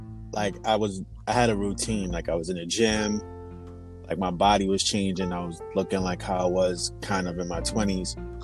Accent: New York, United States; now in Long Island, United States; Ethnic-wise, my dad is Nigerian and my mom is Haitian, but I was born here. I'm from Queens, New York, but live in Long Island.

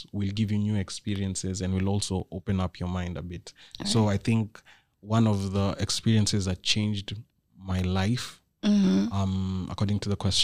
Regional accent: Nairobi, Kenya; So me, I grew up on the kind of the east side of Nairobi. And Eastlands ni like the hood.

